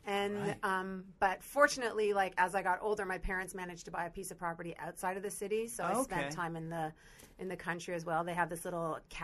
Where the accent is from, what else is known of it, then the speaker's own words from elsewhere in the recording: Toronto, Ontario, Canada; I'm from Toronto.